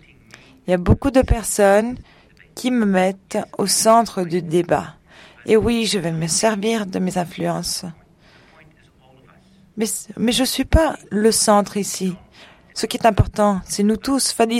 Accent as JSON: {"language": "French", "country": "Botswana", "said": "je viens du Botswana, qui est l'un des producteurs de diamants principaux au monde."}